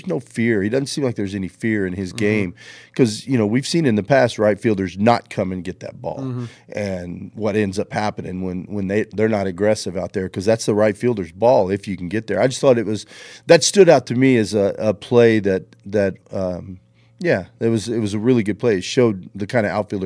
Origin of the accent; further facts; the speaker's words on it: West Fork, Arkansas, United States; I'm from West Fork, though.